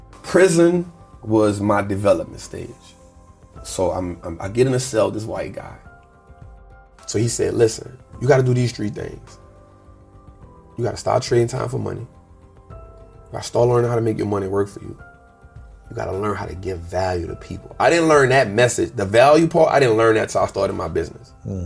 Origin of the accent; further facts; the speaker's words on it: New Orleans, Louisiana, United States; You know, born and raised in New Orleans, first and foremost, but there's a part of New Orleans that also gets a lot of light, which is it being the murder capital, high crime, right?